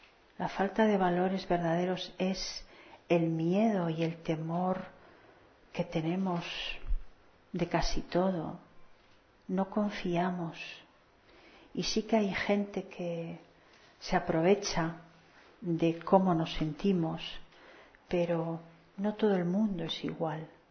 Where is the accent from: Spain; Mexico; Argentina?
Spain; born there; moved away as an adult; now in Canary Islands, Spain; Y yo que nací aquí en la península y que después me fui por trabajo allí